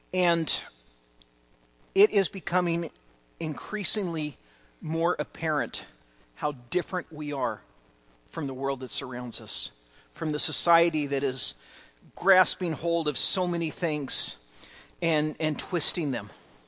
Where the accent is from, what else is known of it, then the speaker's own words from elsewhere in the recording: California, United States; also born or lived in Washington, United States; I was basically born and raised in California. We did have a few years in Washington